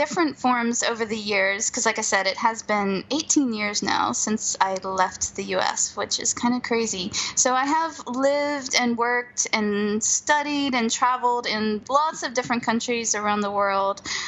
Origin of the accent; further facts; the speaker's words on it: United States; moved away; And I grew up in the States, but I left the States 18 years ago now.